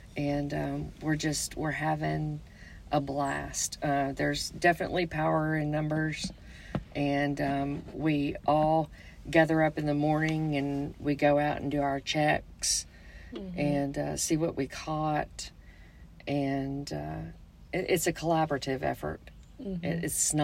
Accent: Arkansas, United States; Well, we're from Arkansas.

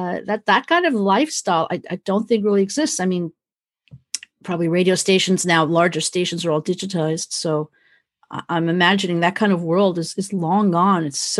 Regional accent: Santa Monica, California, United States; You know, growing up in Santa Monica on the West Coast, that music was like the perfect historical touch, just the way the music was.

